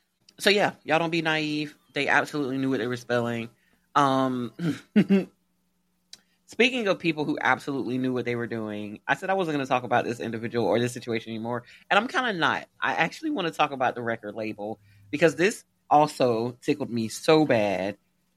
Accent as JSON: {"language": "English", "region": "Alabama", "country": "United States", "tie": "born or raised there", "said": "Shout out to my home state, Alabama, for being the racist that it is."}